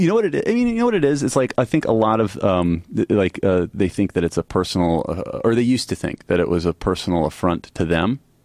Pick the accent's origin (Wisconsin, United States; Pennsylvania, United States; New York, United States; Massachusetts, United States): New York, United States; born there; Well, I was born in New York, and I came down. And all of my family like lived in Virginia